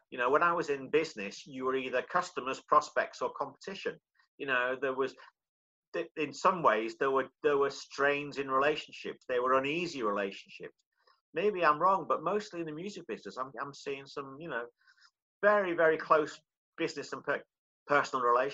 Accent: North West England, United Kingdom; it was actually nice to show my hometown, you know, because that waterfront there is iconic, isn't it? The Three Graces and what have you.

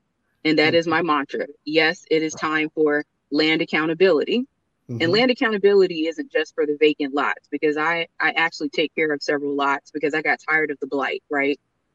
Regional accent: Muskegon Heights, Michigan, United States; And I grew up in Muskegon Heights and right there on Peck and then Reardon.

